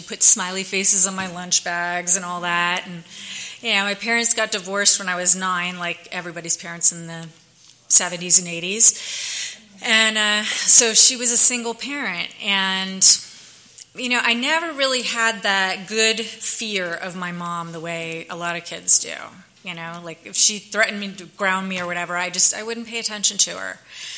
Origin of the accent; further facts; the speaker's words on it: New York, United States; I guess I'm from New York, and I grew up pretty much the most normal upbringing you can have, you know.